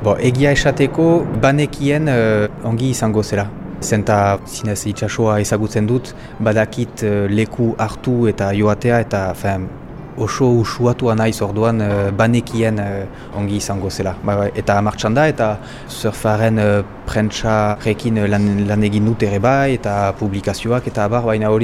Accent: Boucau, Nouvelle-Aquitaine, France; 42 urte ditut eta Bokalekoa naiz, Baionan ondoan.

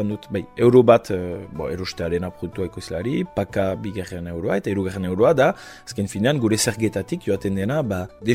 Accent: Bayonne, Nouvelle-Aquitaine, France; now in Briscous, France; berez Baionakoa naiz eta gaur egun Beskoitzen bizi.

